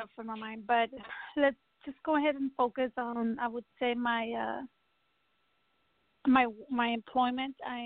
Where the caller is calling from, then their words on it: Texas, United States; I'm calling from Texas.